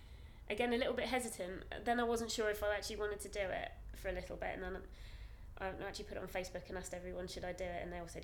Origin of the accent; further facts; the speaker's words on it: Sharnbrook, East of England, United Kingdom; also born or lived in Rushden / Leicester; I grew up initially in a little village called Sharnbrook in Bedfordshire until I was about 6. Then I lived in Rushden, Northamptonshire for about 4 years